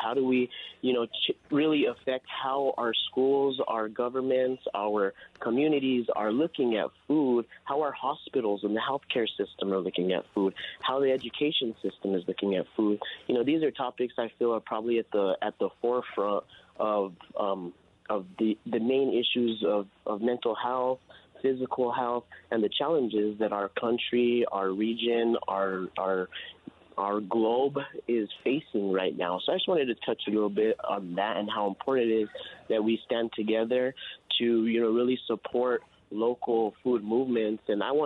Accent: Peñasco, New Mexico, United States; now in Albuquerque, United States; I'm originally from Peñasco, New Mexico, and I currently farm in the South Valley of Albuquerque

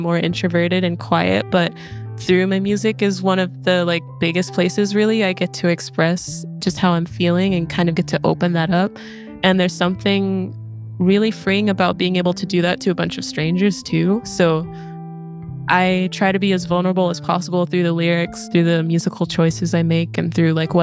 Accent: Hercules, California, United States; also born or lived in Oakland; I grew up in Hercules, California, kind of back and forth between there and Oakland for most of middle and high school.

